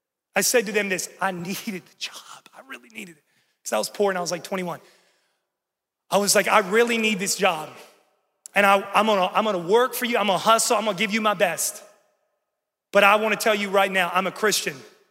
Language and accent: English; West Virginia, United States; moved away as an adult; now in Charlotte, United States; When I moved to Charlotte, North Carolina about 12 years ago, I was poor. I'm from West Virginia.